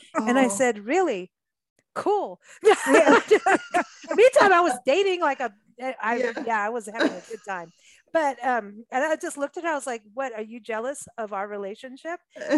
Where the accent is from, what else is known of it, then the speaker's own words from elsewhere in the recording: Kenya; also born or lived in England / South Africa; I grew up in Africa and in Kenya, England, mm-hmm. South Africa.